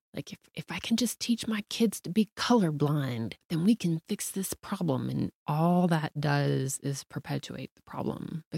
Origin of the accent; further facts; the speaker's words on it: the South, United States; I mean, I grew up in the South.